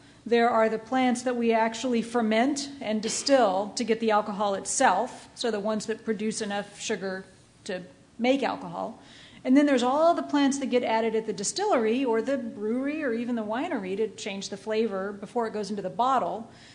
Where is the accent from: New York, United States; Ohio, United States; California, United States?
California, United States; And I'm from California, right?